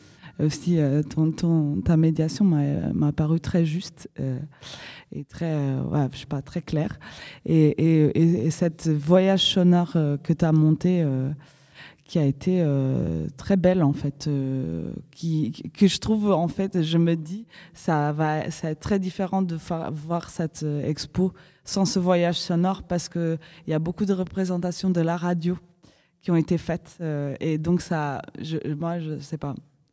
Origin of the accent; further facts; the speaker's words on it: Portugal; moved away as an adult; now in France; moi je suis portugaise, je suis arrivée en 2012 ici pour des questions économiques au moment d'une grosse crise.